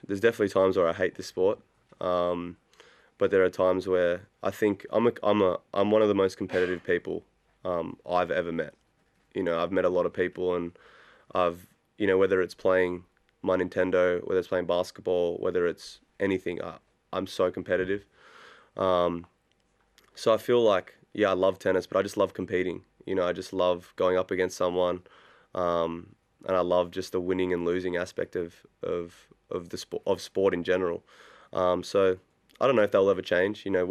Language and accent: English; Canberra, Australian Capital Territory, Australia; I grew up in Canberra, the courts I trained on were horrible